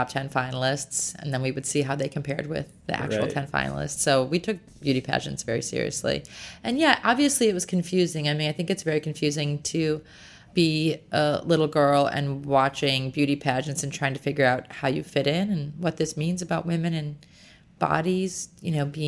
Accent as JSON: {"language": "English", "town": "Chicago", "region": "Illinois", "country": "United States", "tie": "born or raised there", "said": "I was born and raised in Chicago, and my mother is a PR person."}